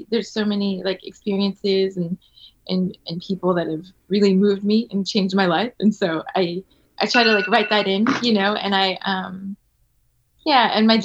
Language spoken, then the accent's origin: English; California, United States; Actually, I grew up in the Bay Area, and I played piano and trumpet in orchestras and jazz bands